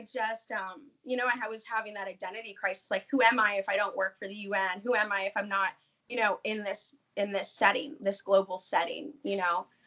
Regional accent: Florida, United States; Y'all, I love my home state, Florida.

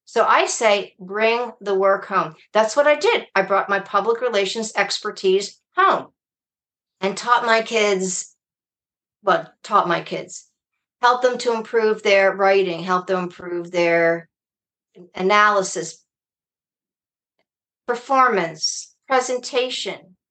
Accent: United States; So I grew up in the American Jewish Ashkenazi community.

